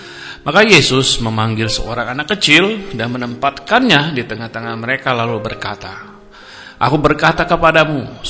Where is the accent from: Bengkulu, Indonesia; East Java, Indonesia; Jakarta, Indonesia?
Jakarta, Indonesia; saya dari Jakarta.